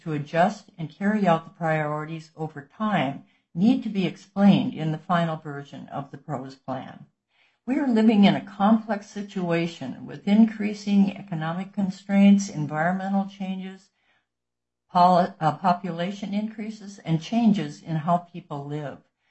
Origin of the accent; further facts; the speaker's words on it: Hansville, Washington, United States; from Hansville in North Kitsap.